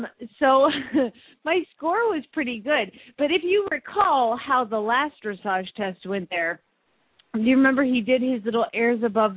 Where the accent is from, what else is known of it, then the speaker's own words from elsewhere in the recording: Phoenix, Arizona, United States; from Phoenix, Arizona